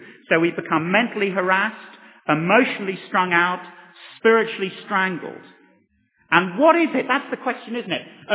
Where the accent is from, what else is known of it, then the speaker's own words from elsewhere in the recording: United Kingdom; And particularly if we're British, you see, we just like to shut the door on those things and pretend they're not there.